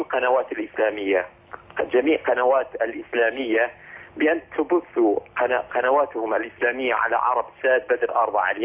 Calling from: Bradford, Yorkshire and the Humber, United Kingdom; مدينة برادفورد وهو مدينة انجليزية والحمد لله فيها كثير من المسلمين.

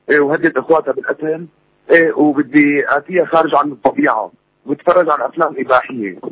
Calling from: Syria; أنا من سوريا،

